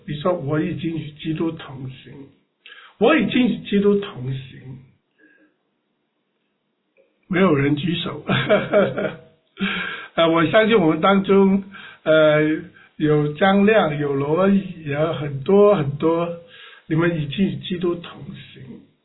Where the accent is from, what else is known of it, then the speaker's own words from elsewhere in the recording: Guangdong, China; 我们广东人讲门徒